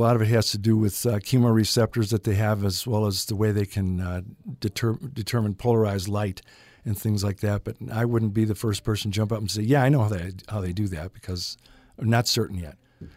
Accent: Illinois, United States; I'm from Illinois originally, and I used to find a lot of interesting creatures in our acreage where we lived.

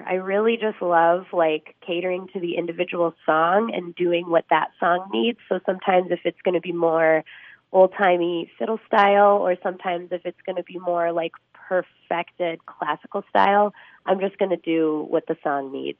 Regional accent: Minnesota, United States; Like anytime I go up north, my accent definitely slips out more. So I mean, there is that. It's just, you know, that Iron Range blood runs deep. I don't know, that small town Minnesota nice thing that actually exists up on the Iron Range.

